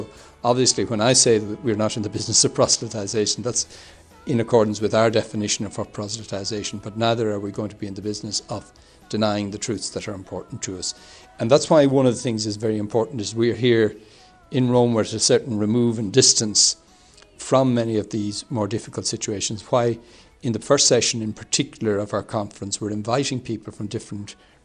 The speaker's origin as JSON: {"language": "English", "country": "Ireland", "said": "I suppose, I come from Ireland, we've been through a process there"}